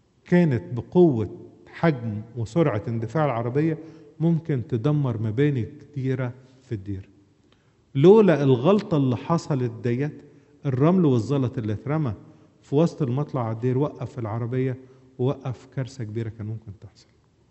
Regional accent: Asyut, Asyut Governorate, Egypt; من عندنا في أسيوط

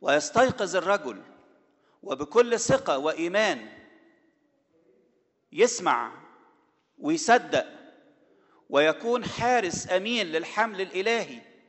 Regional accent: Egypt; ومعها فرح كده خصوصي لينا إحنا كمصريين أن المسيح يدخل بلادنا أرض مصر.

